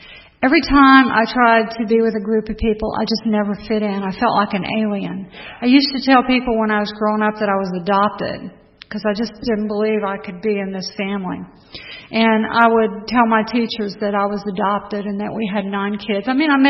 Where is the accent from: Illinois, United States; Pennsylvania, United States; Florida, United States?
Florida, United States; And I grew up in Florida, and I had a brother who's a little over a year younger than I am.